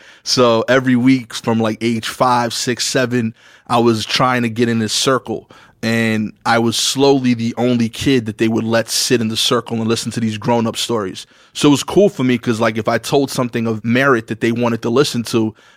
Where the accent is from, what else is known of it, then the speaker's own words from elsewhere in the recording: New York City, New York, United States; I grew up on Pickens and Montauk. We actually still own the house that I grew up in.